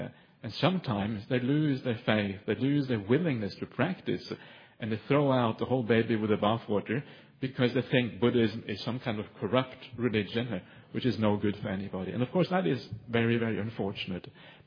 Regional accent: Norway; English is a second language; When it goes to Norway, which happens to be my home country, it should be taught in Norwegian.

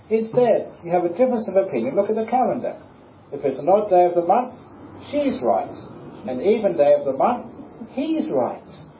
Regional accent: Australia; Because I come from Australia.

